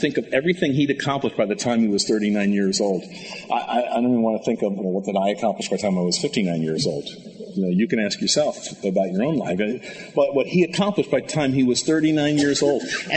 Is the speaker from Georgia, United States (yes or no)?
no; New Jersey, United States; born there; I was born in New Jersey before I was born again.